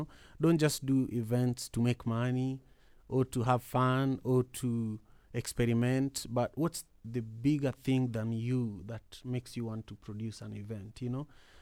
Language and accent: English; Kisumu, Kisumu County, Kenya; Well, I grew up in Kisumu, in Manyata, which is one of the roughest places to grow up in. And I grew up in a polygamist family. My mother was a second wife in a very big family.